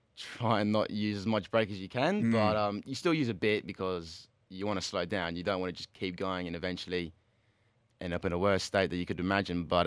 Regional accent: Australia; Being Australian, it's always tended not to be so easy for us Australians because we're so isolated

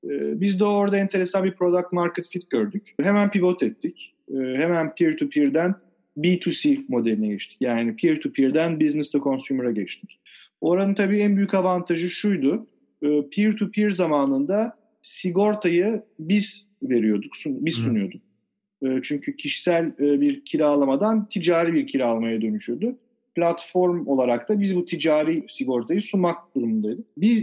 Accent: Istanbul, Turkey; moved away as an adult; İstanbulluyum. Pierre Loti Fransız Lisesi'nde okudum. O işte anaokuldan lise sona kadar.

